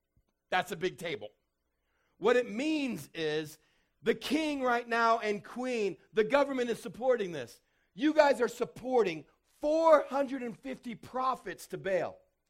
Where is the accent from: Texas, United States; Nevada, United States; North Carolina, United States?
Texas, United States; We grew up in West Texas where you were like in a drought your entire life. And we grew up 20 miles outside the city of El Paso, far, far West Texas.